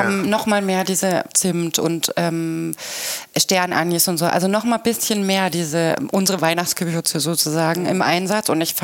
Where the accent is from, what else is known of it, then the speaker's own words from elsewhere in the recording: Southern Germany, Germany; Wir sind natürlich da im Süden Deutschlands innerhalb von 4-5 Stunden.